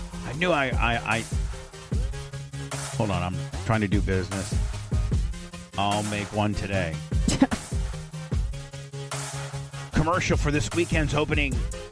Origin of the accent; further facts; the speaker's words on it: Gary, Indiana, United States; now in Arizona, United States; I grew up in Gary, Indiana, graduated from Calumet High School in 86, lived in Port Richey from 88 to 90. My grandparents lived in Mentone, Indiana, which is really close to where, Warsaw is.